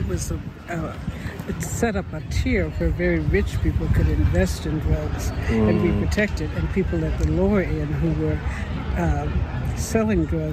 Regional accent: Kansas City, Kansas, United States; also born or lived in Parsons / Detroit; I was born in Parsons, Kansas. Mm-hmm. Grew up in Kansas City, Kansas. Went to college in Detroit.

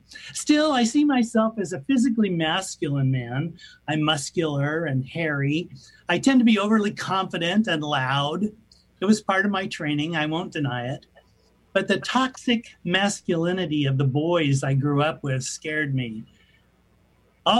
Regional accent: Washington, United States; also born or lived in Olympia; I was from a small town. I grew up in Washington State.

